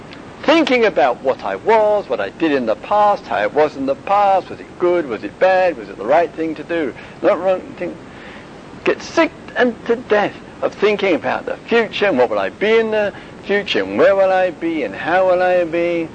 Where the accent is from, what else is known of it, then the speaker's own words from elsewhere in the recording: England, United Kingdom; The only reason that the other monks and nuns knew that I was from the West was obvious. It was a clue. And they probably knew I was English because I was also far too lazy to spend the time learning Thai language.